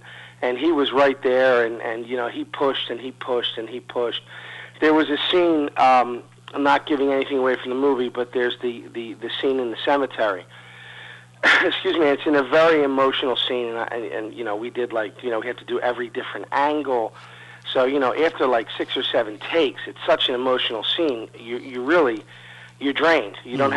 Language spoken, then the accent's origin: English; Philadelphia, Pennsylvania, United States; different people I met growing up in South Philly, I just put this character together.